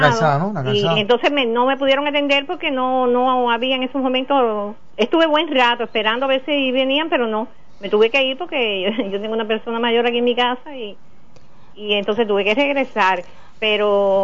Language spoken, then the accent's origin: Spanish; Cienfuegos, Cuba; porque yo soy de aquí de Cienfuegos